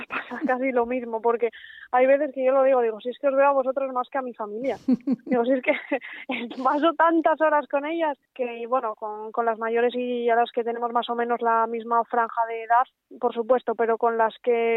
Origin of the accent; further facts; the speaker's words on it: Pola de Siero, Asturias, Spain; Pola de Siero, que es de donde soy yo.